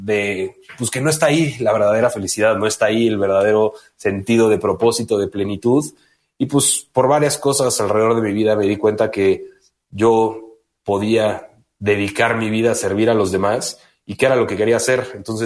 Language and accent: Spanish; Mexico City, Mexico; yo estudié mercadotecnia, yo soy de la Ciudad de México